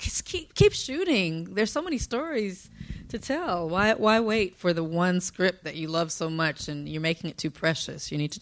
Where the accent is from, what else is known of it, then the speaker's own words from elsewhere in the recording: Compton, California, United States; So during the 90s, I'm from Compton, South Central.